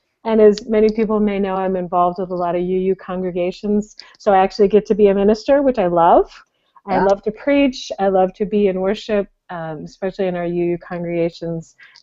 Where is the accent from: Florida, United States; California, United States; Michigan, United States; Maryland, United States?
Maryland, United States; Bethesda; I'm from Bethesda.